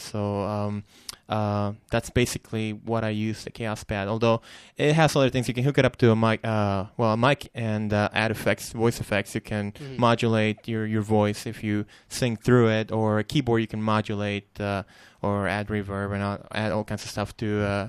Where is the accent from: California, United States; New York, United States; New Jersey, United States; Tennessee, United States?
California, United States; Long Beach; Well, actually, a little bit south of downtown right now. But I'm from Long Beach.